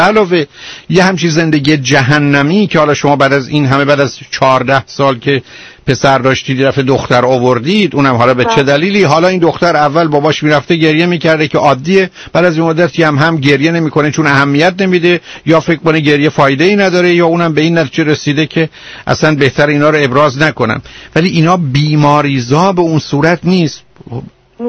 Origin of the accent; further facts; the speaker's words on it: Iran; moved away; ما از ایران اومدیم بیرون.